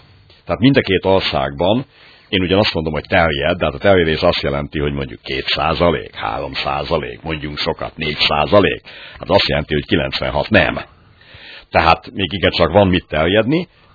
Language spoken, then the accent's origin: Hungarian; Hungary; örülök annak, hogy magyar vagyok